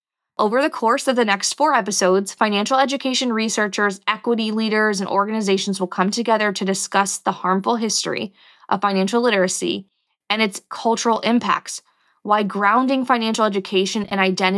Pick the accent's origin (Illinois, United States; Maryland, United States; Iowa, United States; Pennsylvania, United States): Maryland, United States; Prince George's County; Growing up in Prince George's County, Maryland, one of the only counties where Black families out-earned and had more wealth than white families